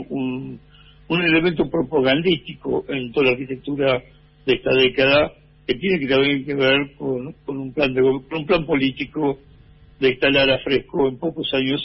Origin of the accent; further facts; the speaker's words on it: La Plata, Buenos Aires Province, Argentina; soy platense